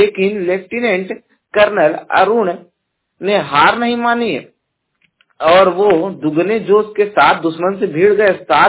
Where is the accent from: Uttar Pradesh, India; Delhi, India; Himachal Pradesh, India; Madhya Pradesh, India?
Uttar Pradesh, India; Jaunpur; और मैं उत्तर प्रदेश के जौनपुर जिले का निवासी हूं